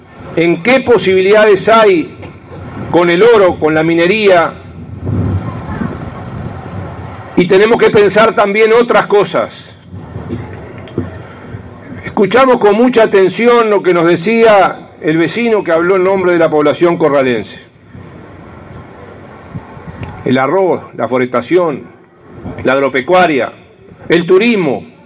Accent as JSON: {"language": "Spanish", "country": "Uruguay", "said": "tenemos que enorgullecernos como uruguayos"}